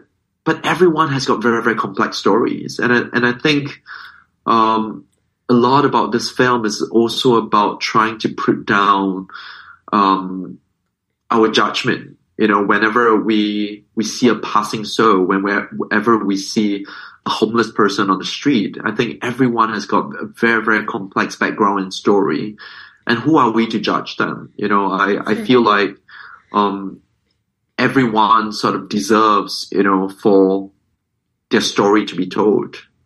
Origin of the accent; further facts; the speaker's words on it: Singapore; now in London, United Kingdom; I grew up in Singapore, but I've traveled a lot. You know, I live in London for, 15 over years.